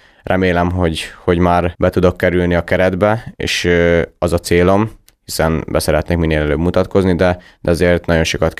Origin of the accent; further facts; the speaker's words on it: Kiskunhalas, Bács-Kiskun, Hungary; Igen, jó érzés, hiszen ez az otthon, amit nőttem föl kisgyerekkorom óta.